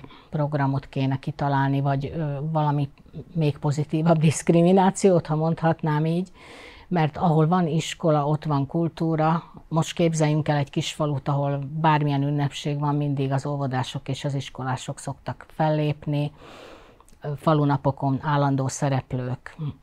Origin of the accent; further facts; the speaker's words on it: Slovakia; egy olyan faluból származom, ahol volt egy 1-4-es kisiskola, néhány éve már bezárták, a gyerekeket máshova íratták be a szülők, ez sorvasztott el a mi kisiskolánkat és a szomszédos falvakban is, pedig ez a Csallóköz